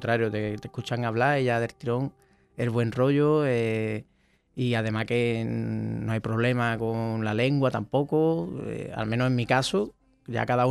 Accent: Cádiz, Andalusia, Spain; Yo vengo de Cádiz, estoy allí

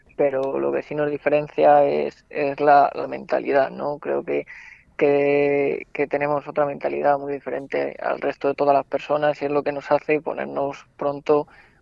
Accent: Spain; es por mi pueblo, la verdad que muy orgulloso de llevar mi pueblo a todas partes porque es donde he nacido, donde he crecido

